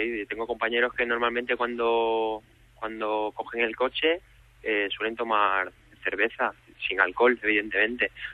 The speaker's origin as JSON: {"language": "Spanish", "town": "Cáceres", "region": "Extremadura", "country": "Spain", "lives_now": "Madrid, Spain", "said": "vivo aquí, trabajo aquí, pero soy de Cáceres."}